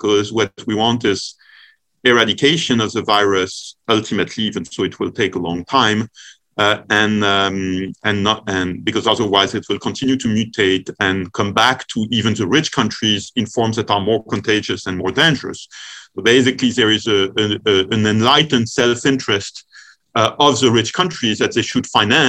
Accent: France; my home country of France

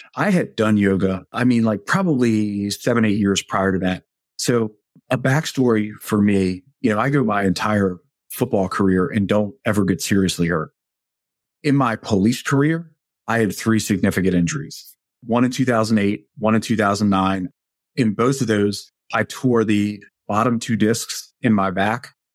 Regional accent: Baltimore, Maryland, United States; I am born and raised in the state of Maryland. I was born in Baltimore, not the city, but just outside of it. So the Baltimore County surrounds the entire place. So I spent the first 18 years of my life up there.

